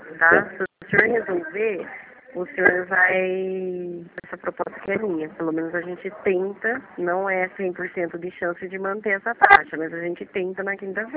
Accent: Rio Claro, São Paulo, Brazil; Eu sou daqui de Rio Claro

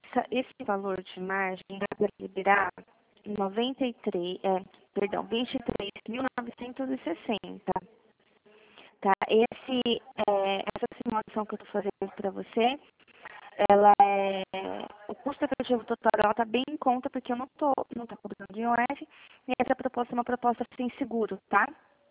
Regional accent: São Paulo, Brazil; estou em São Paulo, isso eu sou de São Paulo.

